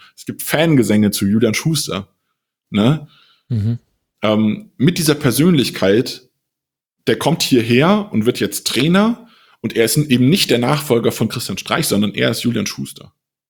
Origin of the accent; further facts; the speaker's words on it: Frankfurt, Hesse, Germany; born there; ich bin Frankfurt-Fan, ich bin gebürtiger Frankfurter.